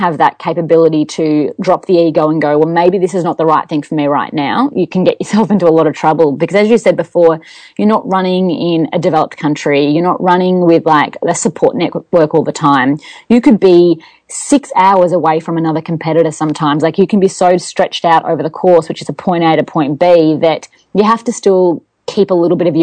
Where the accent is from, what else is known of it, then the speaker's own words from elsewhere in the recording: Australia; And being an Australian, I thought, okay, that doesn't sound good.